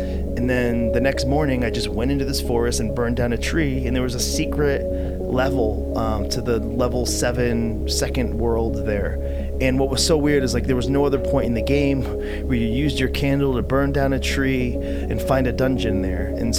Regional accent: New England, United States; I come from New England

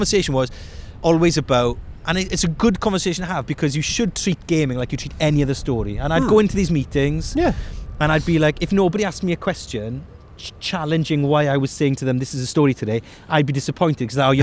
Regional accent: Wales, United Kingdom; obviously because we're Welsh, we sang in choirs.

